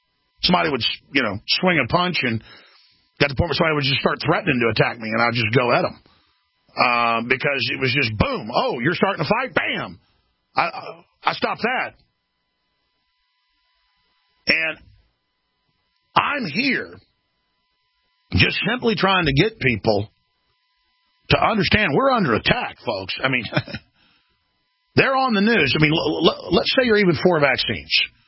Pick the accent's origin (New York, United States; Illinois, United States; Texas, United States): Texas, United States; Dallas; Back when I grew up in Dallas, and a lot of mean people like to fight